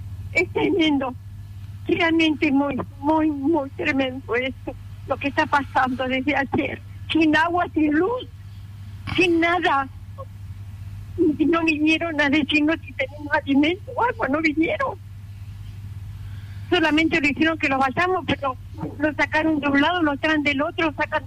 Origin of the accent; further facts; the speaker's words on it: Santa Fe, Argentina; Soy de Santa Fe, vine a pasear algunos días, pero me quiero volver y no tengo ruta.